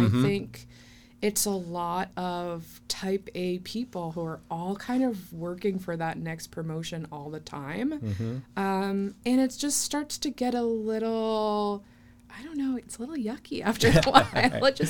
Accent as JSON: {"language": "English", "town": "Northbridge", "region": "Massachusetts", "country": "United States", "tie": "born or raised there", "also_born_or_lived": "Worcester", "said": "I'm from central Massachusetts originally. I was born in Worcester. I was raised in Northbridge, which is about 20 minutes south of there."}